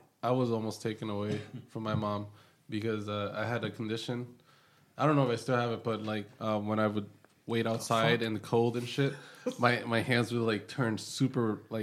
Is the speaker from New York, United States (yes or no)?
yes; New York, United States; born there; I was born in New York.